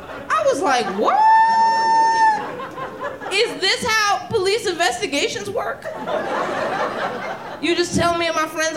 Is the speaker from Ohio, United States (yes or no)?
no; Philadelphia, Pennsylvania, United States; I'm from North Philly, very dangerous part of Philly.